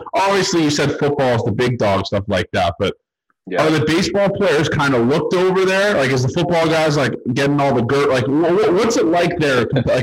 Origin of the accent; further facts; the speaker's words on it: Toronto, Ontario, Canada; Obviously, I'm from Toronto.